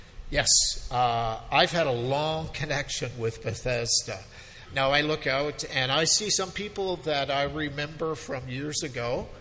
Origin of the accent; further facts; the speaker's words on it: Promised Land, Saskatchewan, Canada; My wife was raised in Stonewall. I was raised in the Promised Land, Saskatchewan. And I came here to go to Bible College, Winnipeg Bible College.